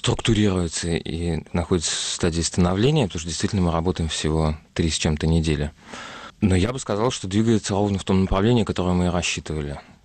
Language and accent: Russian; Moscow, Russia; Я москвич, да. Хотя мой отец отсюда, и тем не менее я родился и вырос в Москве.